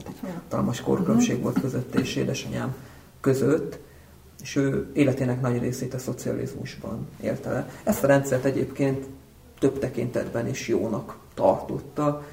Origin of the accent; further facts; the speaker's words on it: Furta, Hajdú-Bihar, Hungary; Hajdúbihar megyében nőttem föl, Biharban, a Kissárét és a Bihari sík találkozási pontjánál, Furtában, néhány 10 kilométerre a román határtól van ez a település. Egyéb iránt talán a román ortodox egyház fenntartásában működő iskolában jártam